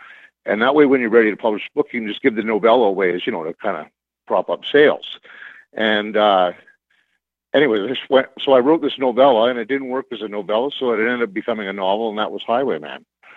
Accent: Canada; hey, listen, just let you know, I'm a writer from Canada.

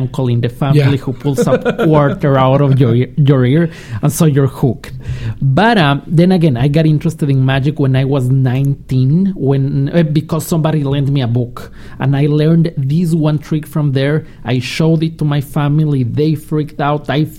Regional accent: Ecuador; Mom was born and raised in Colombia, and I was born and raised in Ecuador.

